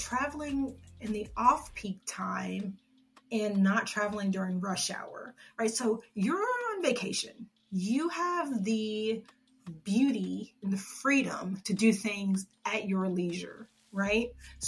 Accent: Atlanta, Georgia, United States; I'm saying I'm from Atlanta, but I'm actually in the suburbs of Cobb County

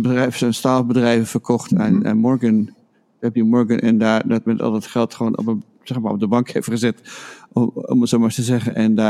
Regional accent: Netherlands; Toen ik opgroeide in Nederland, waren er geen. En ik ben nu net 60 geworden.

